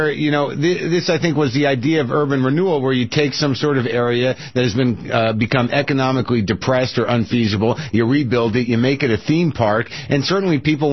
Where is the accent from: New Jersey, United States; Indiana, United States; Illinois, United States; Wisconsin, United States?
New Jersey, United States; I've never been to Camden, New Jersey. I'm from New Jersey. I have not been there.